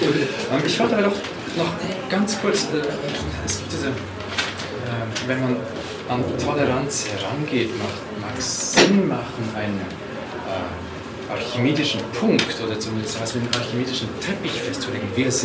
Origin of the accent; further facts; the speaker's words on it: Aargau, Switzerland; in dem kleinen Dorf, wo ich aufgewachsen bin. Das war im Kanton Aargau. Ein ganz kleines Dorf, 700 Leute. Aber spannend, weil das eine Tal, das war katholisch, das andere war protestantisch, dann wieder katholisch, wieder protestantisch.